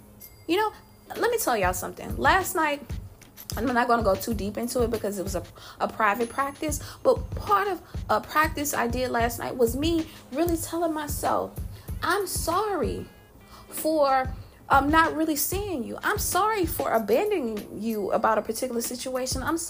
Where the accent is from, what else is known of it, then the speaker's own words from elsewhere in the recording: Louisiana, United States; I'm from Louisiana. Born and raised, I can't be anything but country. I can't be anything but Southern. That's who I am. I'm a Southern woman. I'm from Southeast Louisiana.